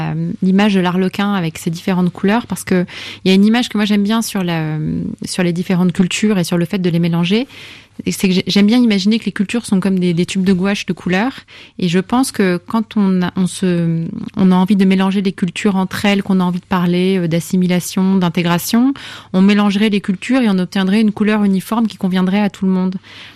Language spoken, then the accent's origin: French; France; je suis française, j'apprends l'arabe